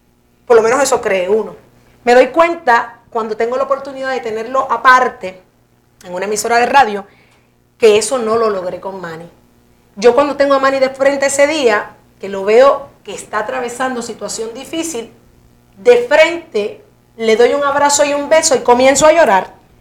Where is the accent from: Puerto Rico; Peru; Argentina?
Puerto Rico; Jayuya; porque yo soy una jíbara de Jayuya, yo sé cómo nos crían.